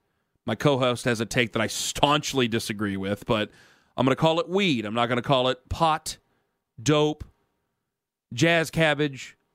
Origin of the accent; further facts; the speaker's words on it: Ohio, United States; I'm from Ohio. I'll die in Ohio.